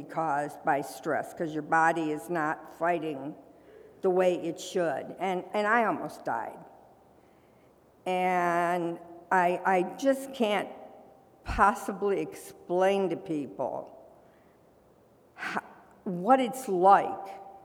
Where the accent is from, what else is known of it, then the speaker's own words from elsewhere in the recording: Parma, Ohio, United States; I came from Parma. My whole family came from Parma. I mean, even the better side of Parma, the newer side.